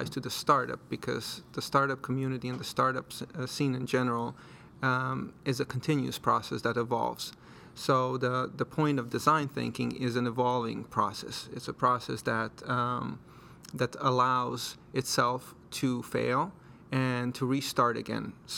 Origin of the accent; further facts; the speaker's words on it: Croatia; So I was born in Europe, in Croatia, and grew up, I guess, in a little bit of a dual interest childhood